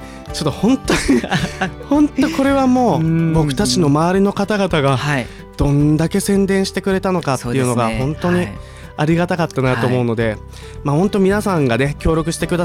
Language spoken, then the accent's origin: Japanese; Matsudo, Chiba, Japan; 僕は千葉の松戸市なんですけど